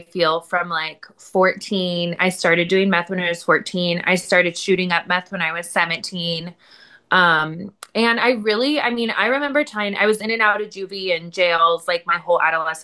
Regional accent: Colorado, United States; I'm from Colorado.

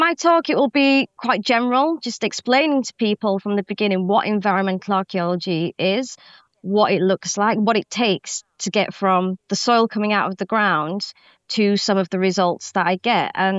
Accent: Yorkshire and the Humber, United Kingdom; I mean, I have to say, the Melsonby Hoard, as a Yorkshire girl, I mean, what a fantastic site, find.

